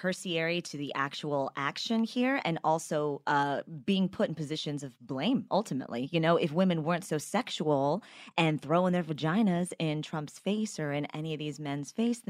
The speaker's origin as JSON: {"language": "English", "region": "Texas", "country": "United States", "said": "Obviously, I'm a Texan. Shout out to all my Texans out there."}